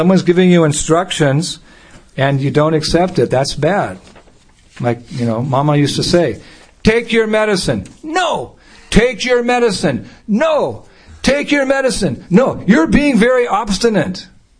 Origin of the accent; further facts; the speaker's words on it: California, United States; I used to hunt gold when I was from California, so we have the Sierra Nevada mountains